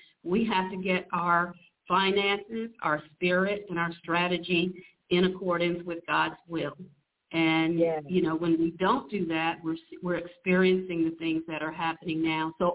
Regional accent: New York, United States; born there; Well, I was born in New York. I'm very well familiar with the with the basement apartments.

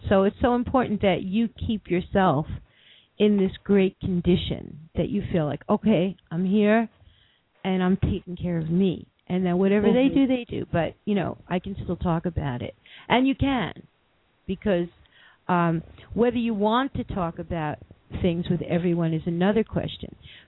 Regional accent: New York, United States; I am a New Yorker, in case anyone didn't notice.

